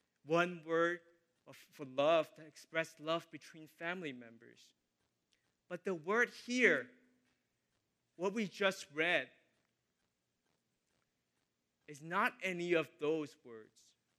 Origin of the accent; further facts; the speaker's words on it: the South, United States; Like I was telling you, I grew up in the South, in the southern part of the U.S.